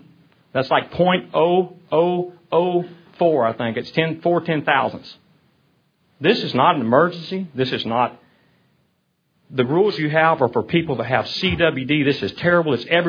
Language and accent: English; Corpus Christi, Texas, United States; For the record … from Corpus Christi, Texas.